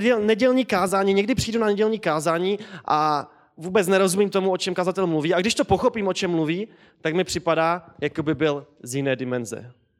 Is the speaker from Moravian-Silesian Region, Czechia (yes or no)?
yes; Havířov, Moravian-Silesian Region, Czechia; Já jsem z Havířova, to je u Ostravy, a jsem zač, že jsem se tam narodil a vyrostl ve sboru ESK, Evangelikální společenství křesťanů.